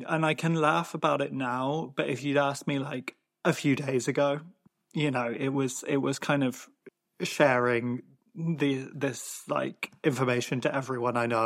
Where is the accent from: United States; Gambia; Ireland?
Ireland; Or does me as an Irish guy dumping you mean that you now hate all immigrants